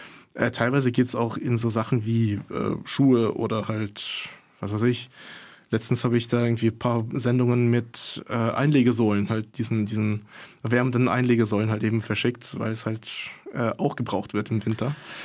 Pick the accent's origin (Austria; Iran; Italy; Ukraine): Ukraine; Kyiv; ich komme selbst aus Kiew, da sind teilweise auch Bomben neben dem Kindergarten oder Raketen halt neben dem Kindergarten runtergekommen, wo ich halt gegangen bin damals